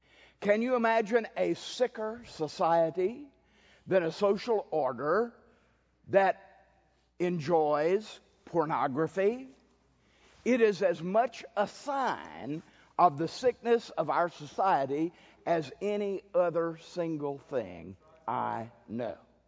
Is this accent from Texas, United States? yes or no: yes; Texas, United States; I am Irish Texan. And so my native intuition is to wring your neck, but that doesn't make it right.